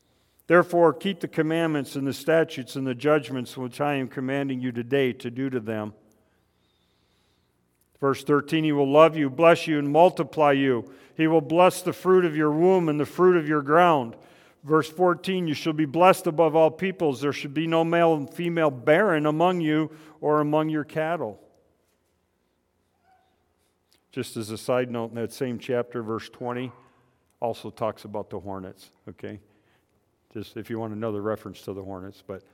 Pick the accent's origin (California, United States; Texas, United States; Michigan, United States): Michigan, United States; I grew up in Michigan. You people really got to get out more, okay?